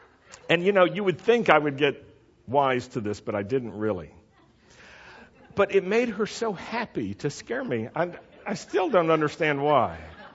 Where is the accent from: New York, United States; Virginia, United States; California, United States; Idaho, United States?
Virginia, United States; Roanoke; I grew up in Roanoke, Virginia, and as a young Jew, I always heard the bad news from Christians in the world around me.